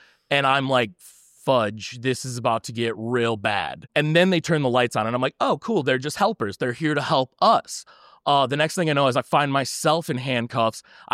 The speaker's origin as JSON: {"language": "English", "region": "Michigan", "country": "United States", "said": "I'm from Downriver."}